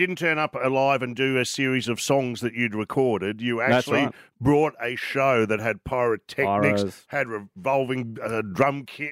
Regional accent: Melbourne, Victoria, Australia; you played my hometown of Melbourne

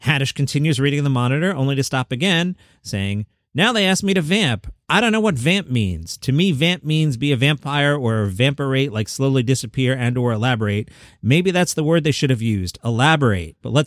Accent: New York City, New York, United States; I'm from Queens, New York City. In the 1990s, crack was something else entirely.

